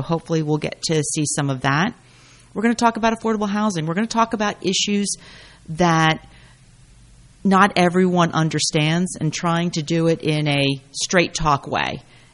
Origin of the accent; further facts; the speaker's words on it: Clinton, United States; You know, I grew up in Clinton, so for me it's home.